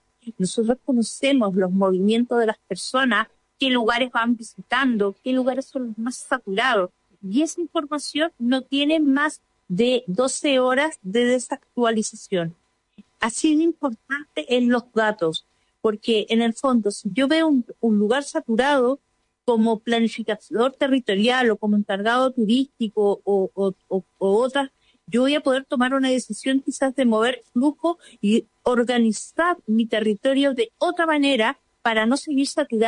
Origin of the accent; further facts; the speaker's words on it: Puerto Varas, Los Lagos, Chile; yo soy de Puerto Vara